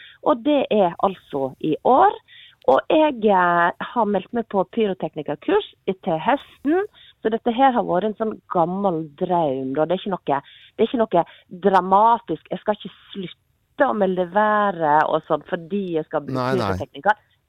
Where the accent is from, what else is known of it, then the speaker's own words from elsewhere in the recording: Leikanger, Vestland, Norway; sånn som på Leikanger der jeg er ifra.